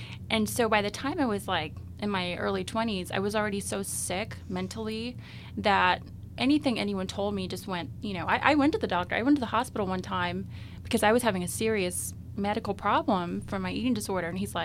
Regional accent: Southern United States, United States; And I grew up in the South, where you don't really talk about that kind of stuff

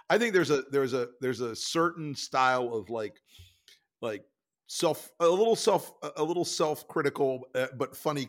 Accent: Tampa, Florida, United States; Monty Python used to come on when I was growing up in Tampa, Florida on the PBS station.

